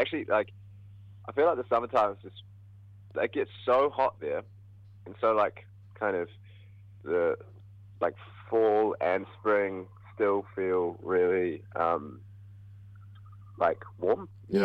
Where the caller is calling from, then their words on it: Grey Lynn, Auckland, New Zealand; I'm actually in Grey Lynn at the moment.